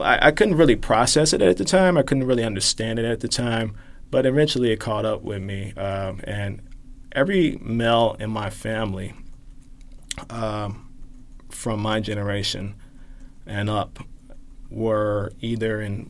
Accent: Chicago, Illinois, United States; I'm originally from Chicago, on the west side of Chicago is where I was born and raised.

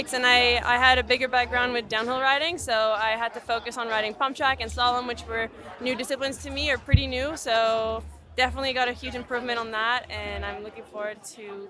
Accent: Quebec, Canada; I grew up in Quebec, my family is there

